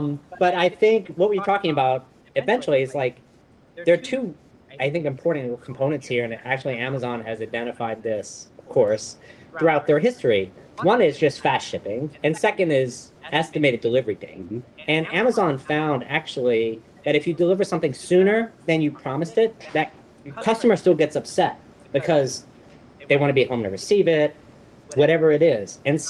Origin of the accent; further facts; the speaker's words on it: New Orleans, Louisiana, United States; I grew up in New Orleans